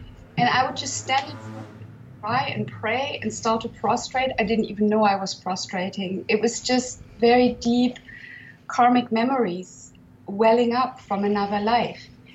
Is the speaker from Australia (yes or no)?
no; Northern Germany, Germany; I grew up in Northern Germany, which is largely Protestant, which translates into atheists.